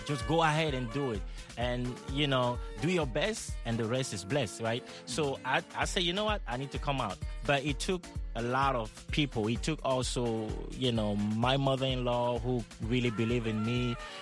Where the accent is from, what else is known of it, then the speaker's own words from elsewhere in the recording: Cameroon; moved away; Like I'm coming from Cameroon, people coming from Senegal, people coming from Jamaica, coming for the American dream.